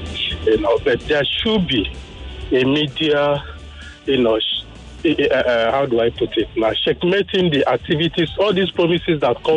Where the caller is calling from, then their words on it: Ireland; I'm calling you from Ireland.